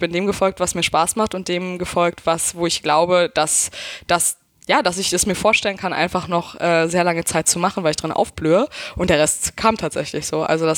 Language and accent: German; Berlin, Germany; Ich bin Berlinerin, ja. Ich komme aus Hinterpankow.